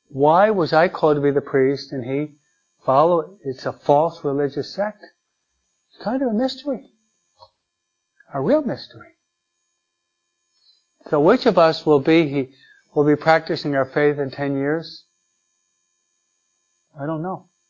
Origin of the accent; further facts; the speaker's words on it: Detroit, Michigan, United States; born there; My dad was the only one of the relatives that moved out of state, and it was in Michigan. I was born in Detroit, okay?